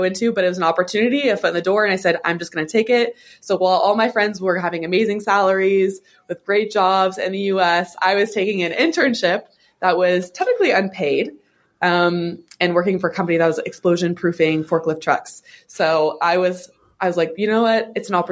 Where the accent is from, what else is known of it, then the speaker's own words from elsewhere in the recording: Austin, Texas, United States; Yeah, I'm from Austin, Texas.